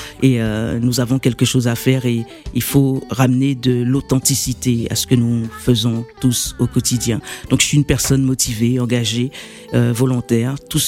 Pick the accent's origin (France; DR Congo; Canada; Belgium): France; Guadeloupe; je suis originaire de la Guadeloupe.